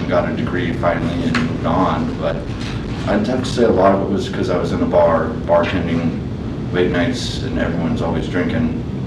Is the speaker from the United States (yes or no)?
yes; Wyoming, United States